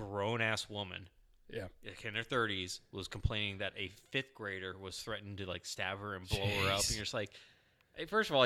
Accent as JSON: {"language": "English", "region": "Alabama", "country": "United States", "tie": "born there", "lives_now": "Kansas, United States", "said": "And I was born in Alabama"}